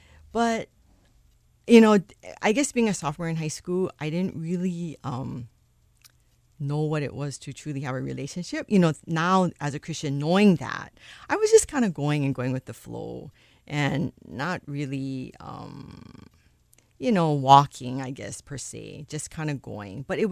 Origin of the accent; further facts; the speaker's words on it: Honolulu, Hawaii, United States; I grew up on the east side, Honolulu. I attended Kaiser High School.